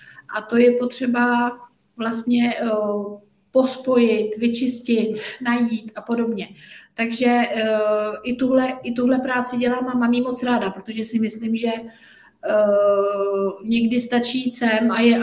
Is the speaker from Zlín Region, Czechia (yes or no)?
no; Brandýs nad Labem, Central Bohemian Region, Czechia; Jo, tak já jsem z Brandýsa nad Labem a dělám terapie v Brandýse a pak mám terapeutovnu v Praze.